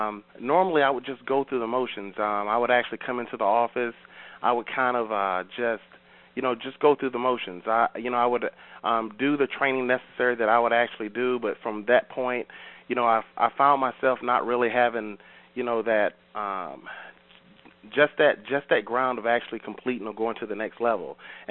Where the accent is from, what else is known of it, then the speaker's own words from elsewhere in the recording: Raleigh, North Carolina, United States; I'm from Raleigh, North Carolina.